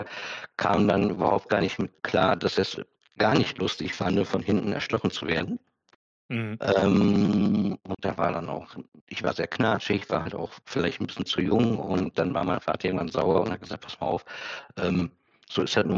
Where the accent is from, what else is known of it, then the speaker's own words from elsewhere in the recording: Oberhausen, North Rhine-Westphalia, Germany; ich komme halt aus Oberhausen, da gab es halt einen Spieleladen